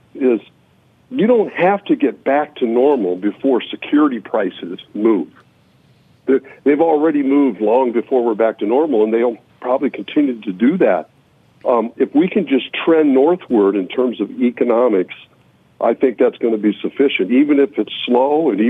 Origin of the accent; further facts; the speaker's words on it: Iowa, United States; In the early 80s, we had basically a depression in energy and agriculture in my home state of Iowa.